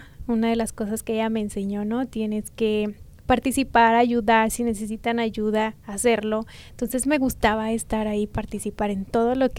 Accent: Durango, Mexico; Soy de un pueblo del estado de Durango, México.

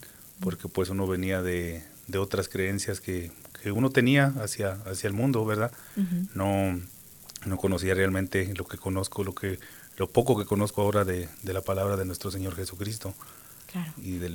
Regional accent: Guanajuato, Mexico; Yo soy de México, de Guanajuato. Llegué aquí en el año 2019.

